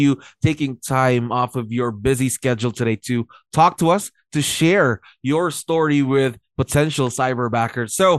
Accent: north, Philippines; Quezon City, not really familiar. I'm from the north, actually.

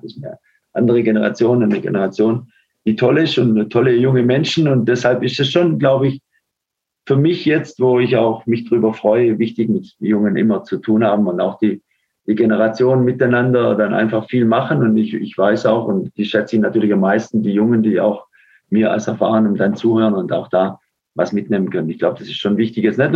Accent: Aalen, Baden-Württemberg, Germany; das war beim VfR Aalen, das ist mein Club in meiner Heimat

